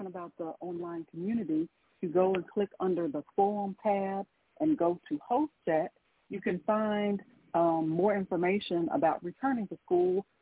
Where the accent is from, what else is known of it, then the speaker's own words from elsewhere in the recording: Ohio, United States; I did as well, because I grew up in Ohio, and so did we